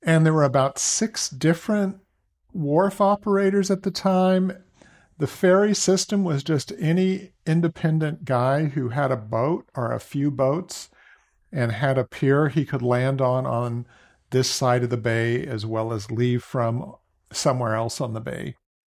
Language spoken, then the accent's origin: English; Walnut Creek, California, United States; also born or lived in Boston; I grew up in Walnut Creek, but spent 7 years in Boston.